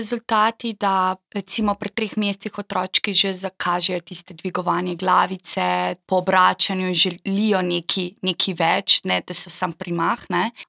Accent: Begunje pri Cerknici, Inner Carniola–Karst, Slovenia; now in Novo Mesto, Slovenia; Jaz sem drugače iz Begunj pri Cerknici, tako da trenutno sem že 6 let v Novem mestu

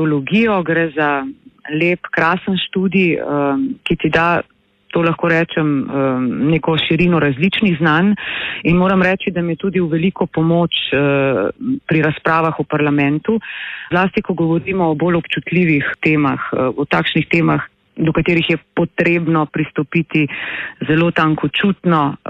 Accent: Vipava, Gorizia, Slovenia; Sem namreč iz Vipave, sem ponosna vipavka, ki pa sem sedaj, če tako rečem, ves čas razpeta nekako med Vipavo in Ljubljano

